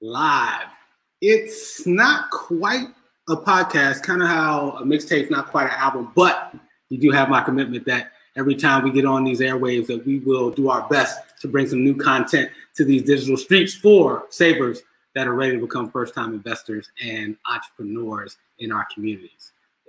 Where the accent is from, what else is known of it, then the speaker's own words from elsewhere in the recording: Philadelphia, Pennsylvania, United States; After taking some years away, I am now back in my hometown, at home, and at peace. And so I'm happy to be hosting this show live from Philadelphia.